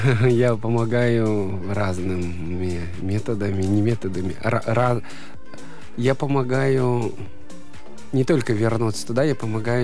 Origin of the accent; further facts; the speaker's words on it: Kyrgyzstan; Я типичный, типичный кыргыз. Монголоидный, такой не очень симпатичный, очень узкие глаза.